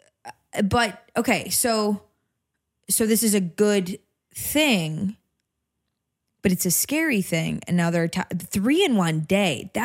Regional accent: United States; Because well, I'm from America.

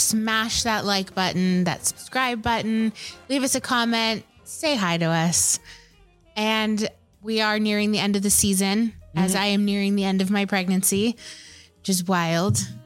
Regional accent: Los Angeles, California, United States; I'm from Los Angeles. We're all from Los Angeles.

